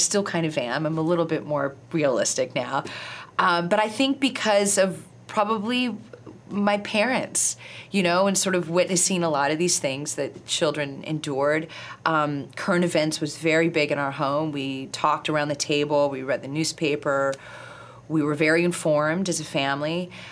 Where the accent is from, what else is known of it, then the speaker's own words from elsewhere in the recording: Iowa, United States; even though I came from Iowa, you know, in the middle of Iowa, and you don't really dream big